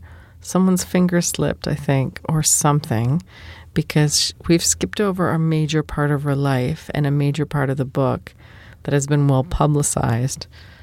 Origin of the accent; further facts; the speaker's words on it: United States; I understand it. I don't use it. I'm also American.